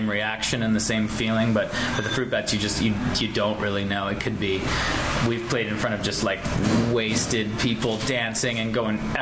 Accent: Chicago, Illinois, United States; But I love Philly. I don't know. Like, I'm from Chicago.

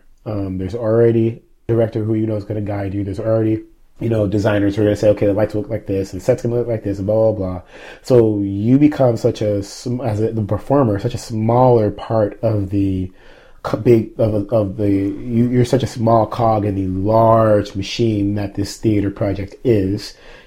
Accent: Texas, United States; But also, I'm from South Texas, so I was like, whoa, there's a lot happening.

